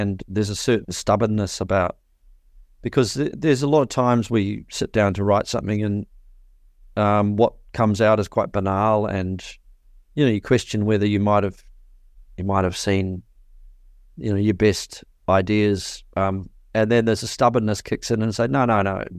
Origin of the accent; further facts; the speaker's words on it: Te Awamutu, Waikato, New Zealand; where I grew up in Te Awamutu, in the Waikato in New Zealand